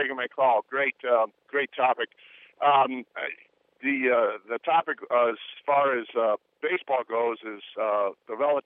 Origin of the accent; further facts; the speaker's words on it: Chicago, Illinois, United States; I'm from Chicago, and I have a scorecard going back to 1967